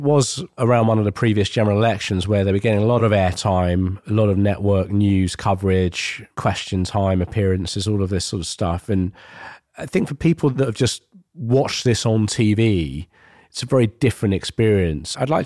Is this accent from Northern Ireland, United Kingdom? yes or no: no; Barking, London, United Kingdom; But Darren, I grew up in Barking, so I was schooled in Ilford.